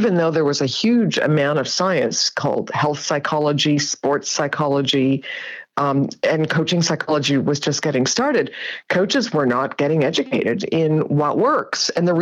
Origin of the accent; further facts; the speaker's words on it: Canada; Well, so I went to MBA school, in Canada. I'm a Canadian, 40 years ago.